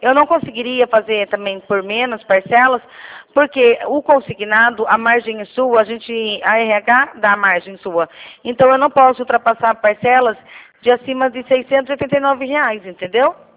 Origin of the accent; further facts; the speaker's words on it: Rio Claro, São Paulo, Brazil; eu sou de Rio Claro, São Paulo, tá?